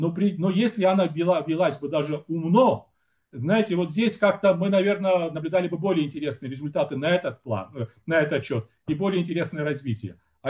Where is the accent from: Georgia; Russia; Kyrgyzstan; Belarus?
Georgia; это тот вопрос, на который должны ответить по мере возможности не только мы, грузины, но и западная цивилизация в то же время